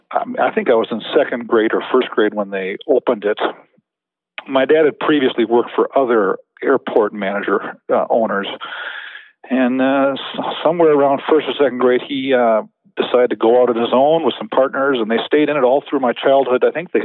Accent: Eden Prairie, Minnesota, United States; Actually, no. I grew up in the Twin Cities in Eden Prairie.

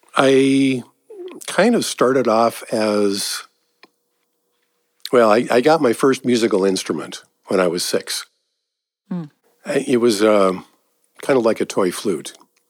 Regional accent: Arizona, United States; also born or lived in Portland; I was born in Portland, but my family moved to Arizona right after I was born.

